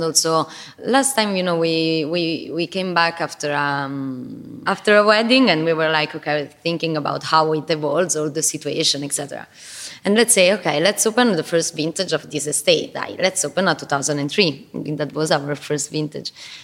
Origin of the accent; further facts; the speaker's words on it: Rome, Lazio, Italy; English is a second language; also born or lived in Milan, Italy; My father's family in Torino, my mother's family in Palermo. I grew up in Rome.